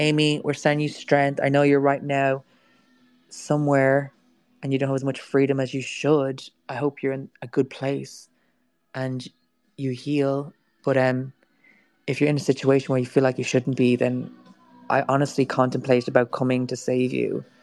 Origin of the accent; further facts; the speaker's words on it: Ireland; we've never had any of this help as Irish artists or like being acknowledged by different cliques.